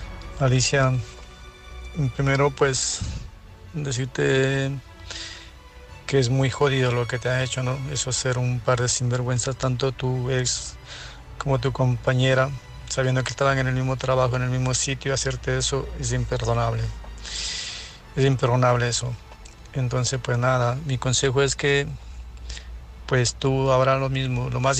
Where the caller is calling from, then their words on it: Murcia, Region of Murcia, Spain; soy de Murcia.